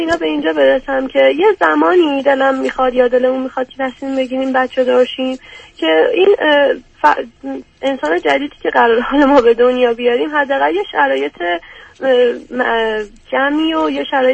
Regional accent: Iran; تو ایران بزرگ شدم

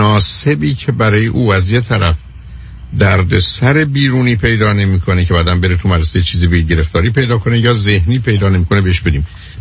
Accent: Iran; من گفتم ایرانی هستم

